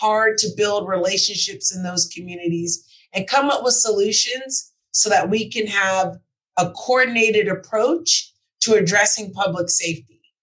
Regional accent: Los Angeles, California, United States; Growing up in South Los Angeles and then doing my middle school and high school years in the San Fernando Valley, it allowed me to really embrace this entire city

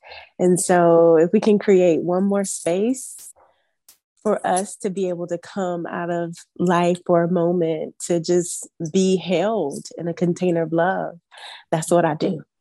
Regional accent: Winston-Salem, North Carolina, United States; from Winston-Salem, North Carolina. A lot of people are really shocked to know that I'm from North Carolina, especially little Winston-Salem.

